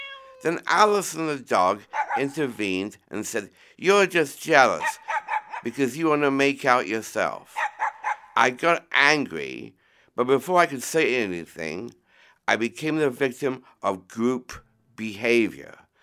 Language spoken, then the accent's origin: English; Edmonton, Alberta, Canada; now in United Kingdom; I grew up in Edmonton, Alberta, Canada.